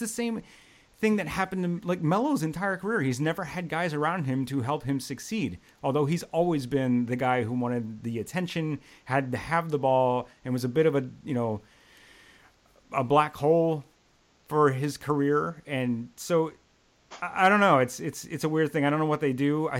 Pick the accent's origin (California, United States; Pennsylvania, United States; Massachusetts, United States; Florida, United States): Pennsylvania, United States; Philadelphia; now in New York, United States; I'm from the Philly area, so I'm fine.